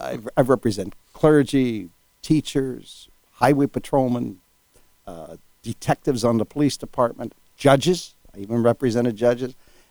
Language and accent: English; Youngstown, Ohio, United States; Growing up in Youngstown, where I grew up, with the family background, education, church